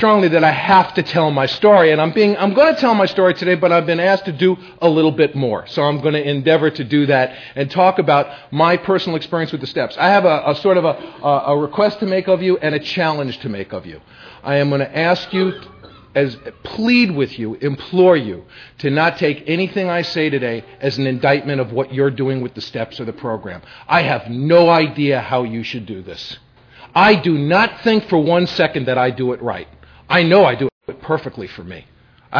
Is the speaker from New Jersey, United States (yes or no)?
no; Bronx, New York, United States; I come from the Bronx and it's not impossible, you know.